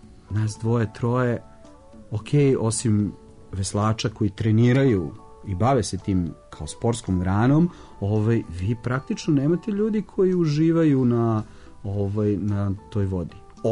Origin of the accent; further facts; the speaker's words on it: Belgrade, Serbia; ja sam rođen i živim u Beogradu